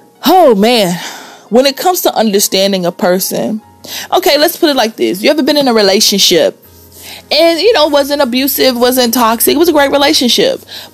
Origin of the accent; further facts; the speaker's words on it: Biloxi, Mississippi, United States; In Hurricane Katrina, I was on the Gulf Coast. I grew up there in Biloxi, Mississippi, Biloxi, Gulfport.